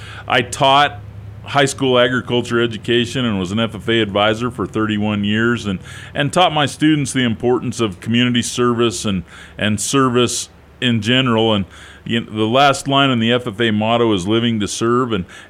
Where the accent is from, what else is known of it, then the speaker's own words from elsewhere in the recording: Cody, Wyoming, United States; now in Sheridan, United States; And so we've lived in Sheridan for 25 years. Lived in Wyoming my entire life. I was born and raised in Cody and went to school at both Northwest College and the University of Wyoming.